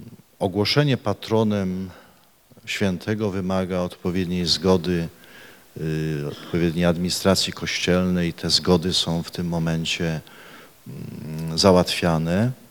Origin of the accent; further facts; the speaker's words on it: Oświęcim, Lesser Poland, Poland; born there; urodziłem się tutaj w Oświęcimiu, nawet pokazano mi okno u Salezjanów, gdzie była porodówka 18 listopada 1958 roku.